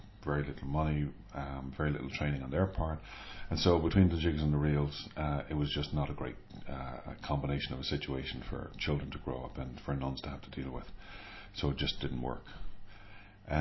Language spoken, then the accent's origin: English; London, United Kingdom; born there; And I was born in London, 1961